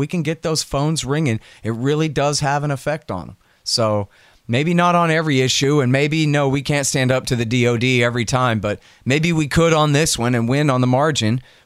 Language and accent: English; Texas, United States; you know, I'm from Texas, and so I left messages on the machines of Ted Cruz and John Cornyn there.